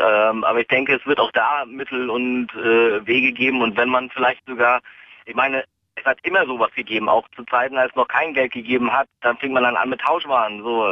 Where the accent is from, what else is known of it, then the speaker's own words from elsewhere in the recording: Mecklenburg-Vorpommern, Germany; Ich komme selber aus Mecklenburg-Vorpommern.